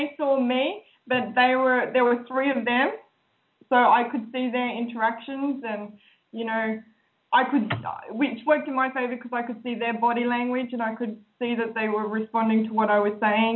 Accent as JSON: {"language": "English", "country": "Australia", "said": "I first thought it was the fact that I'm Australian"}